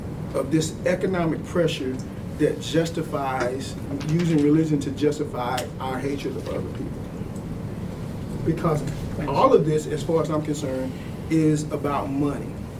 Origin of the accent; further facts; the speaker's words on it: Georgia, United States; I grew up in Georgia. I know what racism is, right?